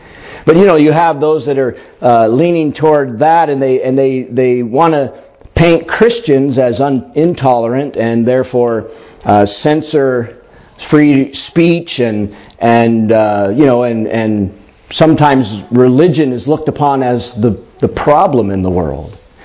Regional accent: United States; when I grew up in the United States

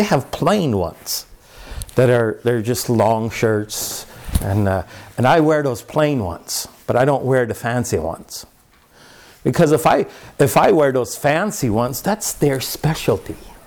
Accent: Canada; I'm Canadian and you're not.

